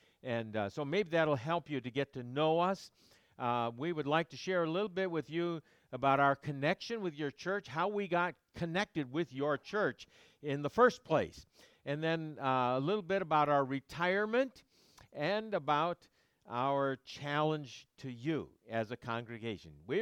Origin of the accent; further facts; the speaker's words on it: Detroit, Michigan, United States; I'm from Michigan, grew up in Detroit, Michigan.